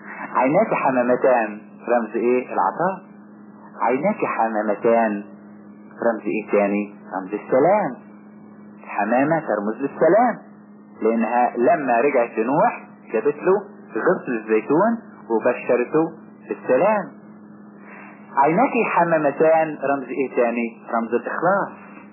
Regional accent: Egypt; عندنا في مصر

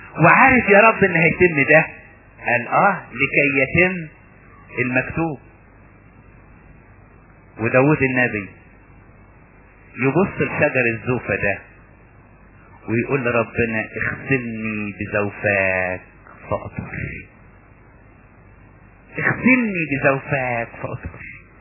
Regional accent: Upper Egypt, Egypt; مثل كان يقولوه عندنا في الصعيد، مش عارف ان كنتوا حافظين ولا لا

